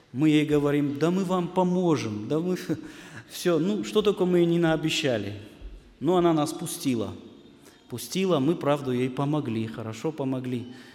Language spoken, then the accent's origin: Russian; North Ossetia–Alania, Russia; мы простые люди. Правда, мы приехали из Северной Осетии